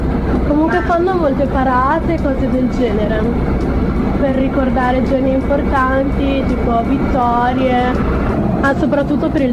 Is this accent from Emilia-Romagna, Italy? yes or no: yes; Modena, Emilia-Romagna, Italy; born there; però io invece sono nata a Modena